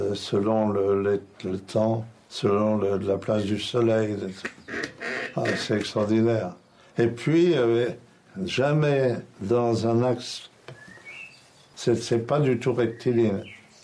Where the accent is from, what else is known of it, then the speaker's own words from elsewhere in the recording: Angers, Pays de la Loire, France; born there; je suis né à Angers. Alors, vous voyez, depuis Angers, bon, il y a 60 kilomètres, j'ai toujours ressenti cette appartenance, double appartenance. Le Nord par mes parents et Angers